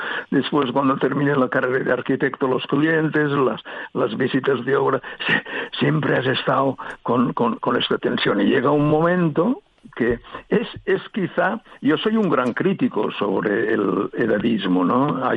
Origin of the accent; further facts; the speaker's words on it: Catalonia, Spain; yo soy un catalán de toda la vida, con 14.000 apellidos hasta la Edad Media, catalanes de pura cepa, pero yo no soy independentista.